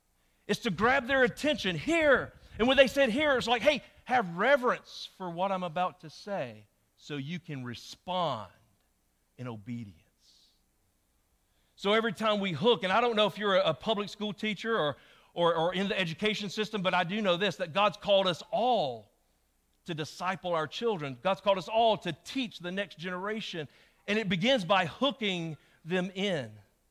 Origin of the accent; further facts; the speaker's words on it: Commerce, Georgia, United States; I grew up in Commerce, Georgia, not far from here. And I was raised at First Baptist Church Commerce.